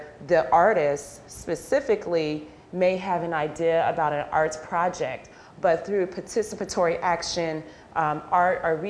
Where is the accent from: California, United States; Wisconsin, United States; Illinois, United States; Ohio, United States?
Ohio, United States; Columbus; moved away as an adult; now in Syracuse, United States; I'm coming from Columbus, Ohio, so that's where I'm from, and I've been here for a year, so I'm no stranger to snow